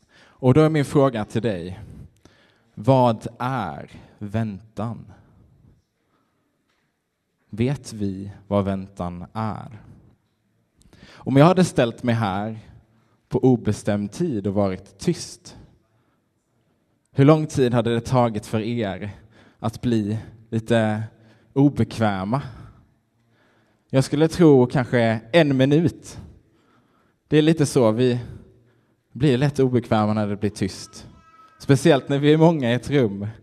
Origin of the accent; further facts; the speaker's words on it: Helsingborg, Skåne, Sweden; now in Gothenburg, Sweden; Jag är från Helsingborg, 25 år och älskar fotboll